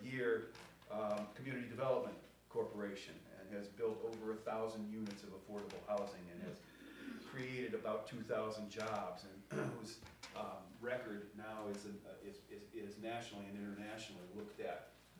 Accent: Chicago, Illinois, United States; I'm from Chicago. Home of the White Sox.

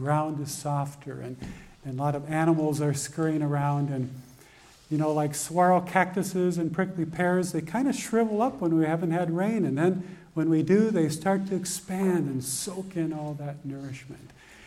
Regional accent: Tucson, Arizona, United States; We're from Tucson, Arizona, so green is something we don't see very often, and rain is something we don't see very often.

